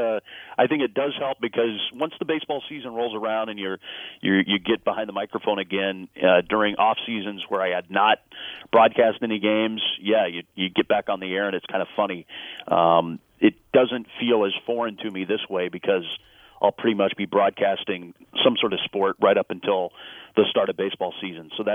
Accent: Parsons, Kansas, United States; Well, I grew up in Parsons, Kansas, which is a little town in southeast Kansas, about 10,000 people. And I actually grew up out in the country outside of town on a gravel road.

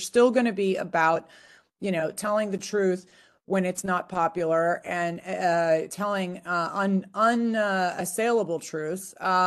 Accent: California, United States; Just because it's the closest to my home state of Nevada, I mean, a home state of California

